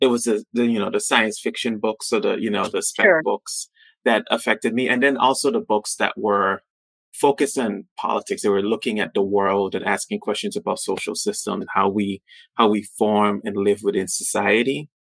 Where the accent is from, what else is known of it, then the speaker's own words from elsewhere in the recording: St. Thomas, U.S. Virgin Islands; You know, growing up on St. Thomas, you know, it's only, you know, 38 square miles.